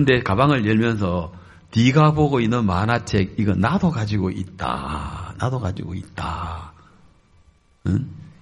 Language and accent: Korean; South Korea; 나 한국에서 온 선교사인데